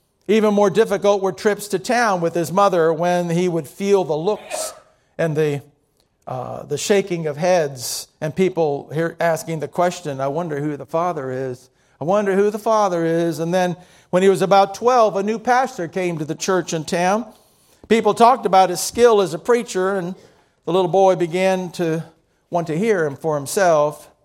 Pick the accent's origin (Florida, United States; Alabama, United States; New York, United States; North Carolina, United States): Florida, United States; Miami; Now, when I grew up in Miami, my dad worked for Kraft Foods.